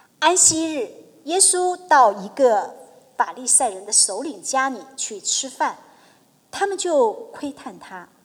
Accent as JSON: {"language": "Chinese", "country": "China", "said": "我们中国人的饮食文化应该算是全世界来说是比较丰富多姿多彩的一个国家"}